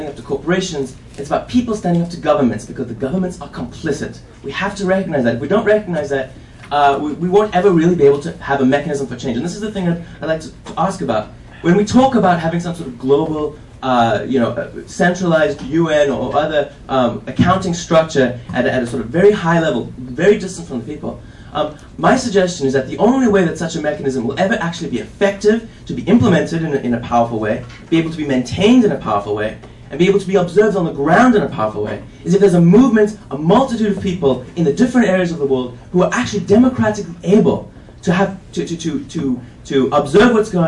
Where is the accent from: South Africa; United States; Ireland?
South Africa; I'm from South Africa